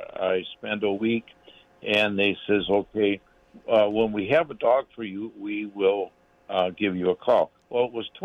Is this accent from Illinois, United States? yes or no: yes; Winthrop Harbor, Illinois, United States; Yeah, well, I'm a first-time caller, of course, and I'm from Winthrop Harbor, Illinois.